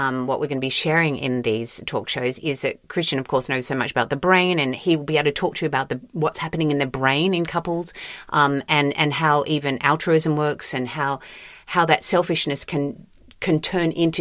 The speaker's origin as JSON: {"language": "English", "country": "Australia", "said": "because we are Australian"}